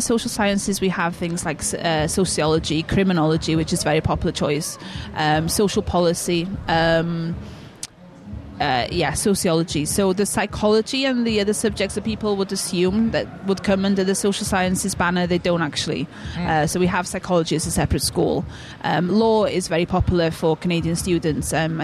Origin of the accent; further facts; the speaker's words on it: Cerrig y Drudion, Wales, United Kingdom; I'm from North Wales, more inland. So I'm from a village called Cerrig y Drudion, you know, yeah, blink and you'll miss it, basically, on the A5. So it's located between Betws y Coed and Llangollen on the A5.